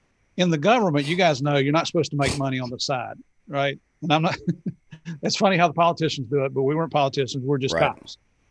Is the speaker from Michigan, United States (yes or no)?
no; Tennessee, United States; also born or lived in West Virginia; now in South Florida, United States; We're small town people. I'm from Tennessee originally, but I went to high school and college in West Virginia.